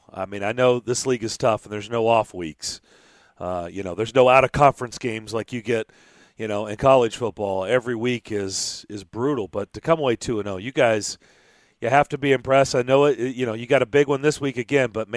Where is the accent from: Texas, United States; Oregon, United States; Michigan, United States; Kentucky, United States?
Kentucky, United States; Lexington; I'm bringing this up because I grew up in Lexington. I grew up on Kentucky football